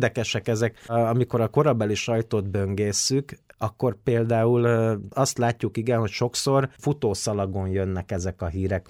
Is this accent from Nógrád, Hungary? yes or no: yes; Nógrád, Hungary; én a Nógrád vármegyéből származom